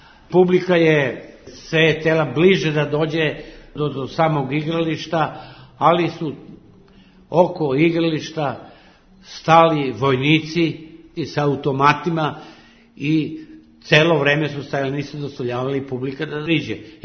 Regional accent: Vlasotince, Southern and Eastern Serbia, Serbia; pošto sam ja rodom iz Vlasotice

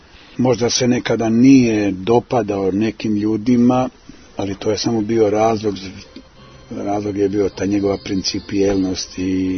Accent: Gornji Milanovac, Šumadija and Western Serbia, Serbia; Ja kad sam došao, tretiran sam kao Milanovčanin

